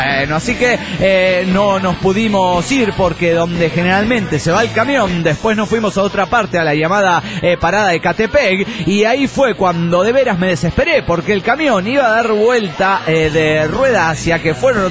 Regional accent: Tucumán, Argentina; de Tucumán.

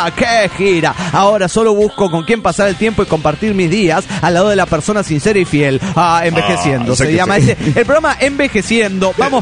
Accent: Turmero, Aragua, Venezuela; de Turmero, Venezuela.

